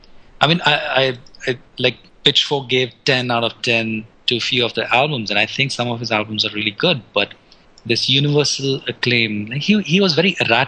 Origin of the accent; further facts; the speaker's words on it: India; growing up in India, we had absolutely no access to any music.